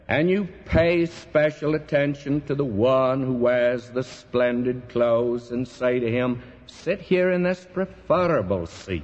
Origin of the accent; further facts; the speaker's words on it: Southern United States, United States; I'm a Southerner, but I want to say this to you.